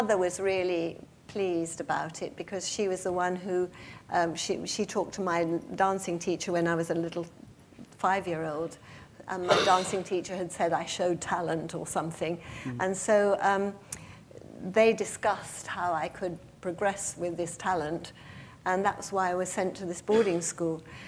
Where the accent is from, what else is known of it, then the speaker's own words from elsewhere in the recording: West Kirby, North West England, United Kingdom; born there; I was born in West Kirby, as I said, on the Wirral, yes.